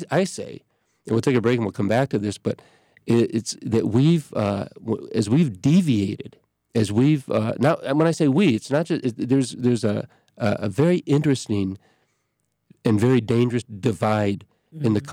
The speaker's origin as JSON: {"language": "English", "country": "United States", "said": "would, in a sense, go out of its way to accommodate me as an American, you know, we're going to learn English, we're going to provide space for you to safeguard your culture"}